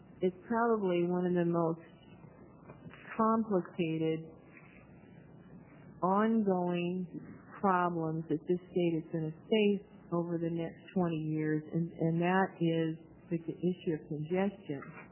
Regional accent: Oregon, United States; I'm from Oregon.

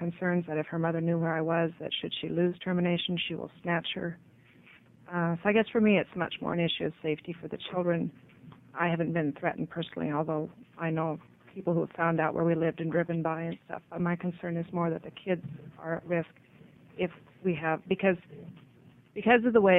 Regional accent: Amity, Oregon, United States; from Amity, and I'm a foster parent, adoptive parent.

